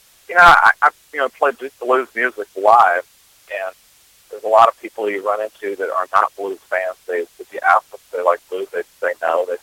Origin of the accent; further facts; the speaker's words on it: La Crescenta, California, United States; Yeah, I grew up in La Crescenta, California.